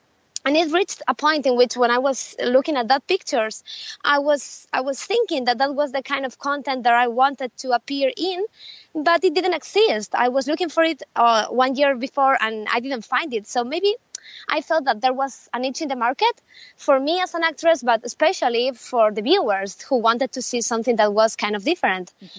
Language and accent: English; Spain; I am from Spain, by the way. So a lot of companies from my country.